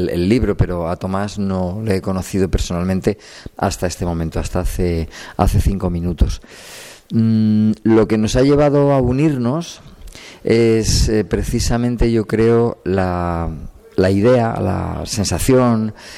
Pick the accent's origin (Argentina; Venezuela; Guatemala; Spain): Spain; yo soy español.